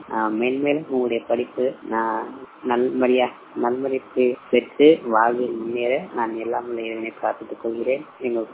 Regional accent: Periyar, Tamil Nadu, India; எங்க ஊருக்குள்ள எங்க சொந்த ஊர் பெரியாறு

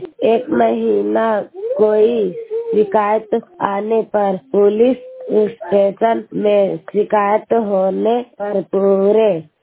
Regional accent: Lohra, India; मैं वर्ग 8 क्लास में पढ़ती हूँ। मेरा गांव का नाम लोहरा है।

